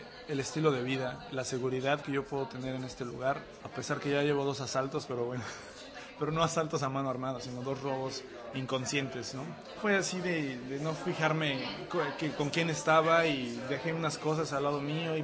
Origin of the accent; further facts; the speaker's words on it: Mexico City, Mexico; moved away as an adult; now in Prague, Czech Republic; como soy del DF, pues entonces el DF es tan grande que no tenía mucha oportunidad de hacer algo interesante